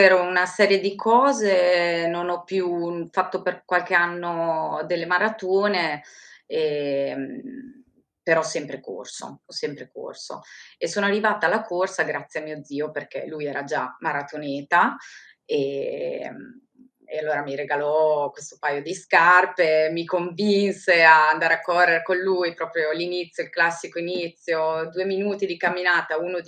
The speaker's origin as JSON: {"language": "Italian", "town": "Rimini", "region": "Emilia-Romagna", "country": "Italy", "tie": "born or raised there", "said": "sono nata e cresciuta a Rimini e ho sempre vissuto a Rimini."}